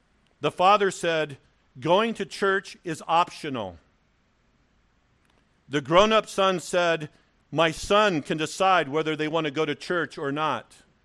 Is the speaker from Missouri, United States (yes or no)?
no; Delano, California, United States; 9 days ago, I was in my hometown, Delano. It's 3 hours north. The 5 and then the old 99 will take you right into it.